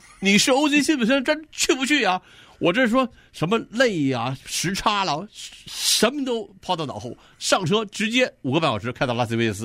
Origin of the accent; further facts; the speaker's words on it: Beijing, China; 全方位介绍我的家乡北京。